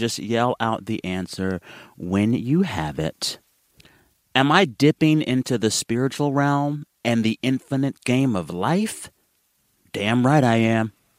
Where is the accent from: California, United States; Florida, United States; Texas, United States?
Texas, United States; As a Texan, we have to watch that guy. He's one of us.